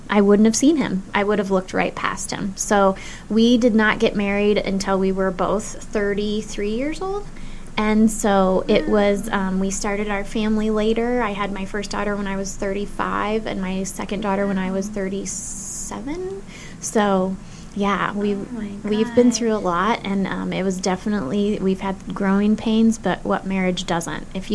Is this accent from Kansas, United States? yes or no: yes; Kansas City, Kansas, United States; I grew up in Kansas City, Kansas. I was the minority in my neighborhood.